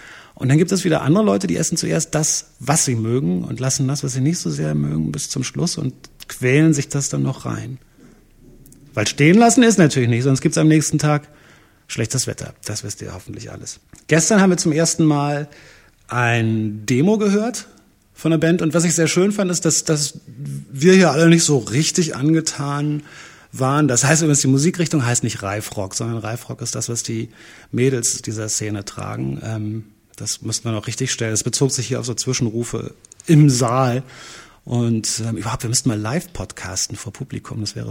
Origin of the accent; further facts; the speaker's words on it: Berlin, Germany; Und ich bin ja Berliner, da kann man das nicht so ab.